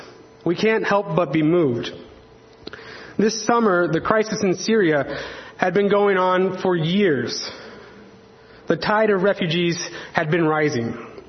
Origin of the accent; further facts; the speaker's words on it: Everett, Washington, United States; somewhat boring part of the world, Everett, Washington. It's a good city. Like all little people growing up on the Pacific coast, I was well acquainted with blackberry bushes